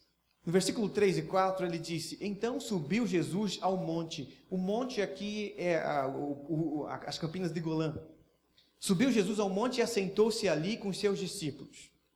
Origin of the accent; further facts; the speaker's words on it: Minas Gerais, Brazil; born there; Eu nasci em Minas Gerais.